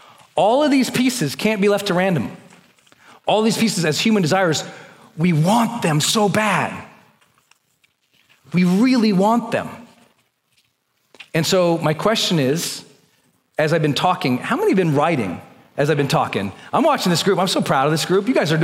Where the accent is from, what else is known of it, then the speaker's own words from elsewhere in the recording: Montana, United States; I'm from Montana. When you go up in the mountains, you commit to the hunt.